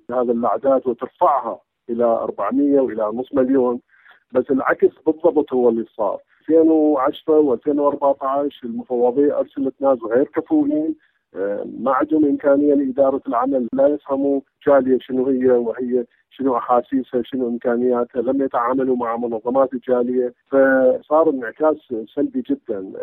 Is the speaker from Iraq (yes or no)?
yes; Iraq; now in United States; نحن عراقيين وسنبقى عراقيين للأبد.